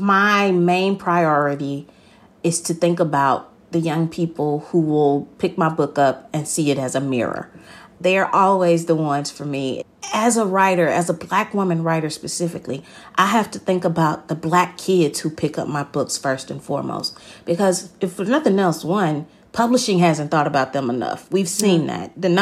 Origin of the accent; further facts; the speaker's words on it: the South, United States; maybe feel a little more Southern at times too, because I'm a Southerner.